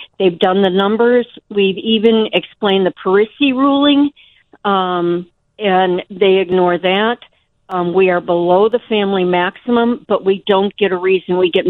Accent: Chicago, Illinois, United States; I'm from Chicago. I got a guy.

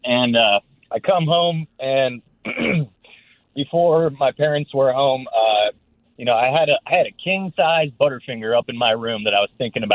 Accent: Orcas Island, Washington, United States; I'm from Orcas Island. And back in 09, I was about 14.

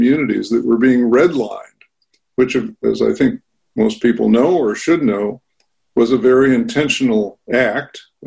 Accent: Wilmette, Illinois, United States; I'm from Wilmette, Illinois. I grew up in an all-white community where the Jews were two suburbs away.

